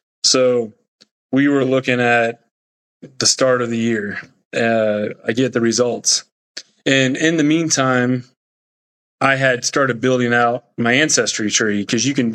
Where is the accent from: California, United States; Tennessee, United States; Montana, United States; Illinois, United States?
Illinois, United States; Mattoon; So I'm born and raised in Mattoon. I got a wife and two boys. And like I said, I've lived in Mattoon my entire life.